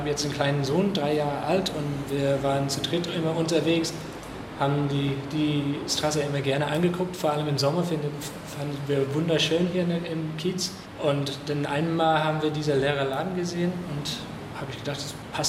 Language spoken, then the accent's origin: German; London, United Kingdom; now in Germany; Ich komme ursprünglich aus London, Großbritannien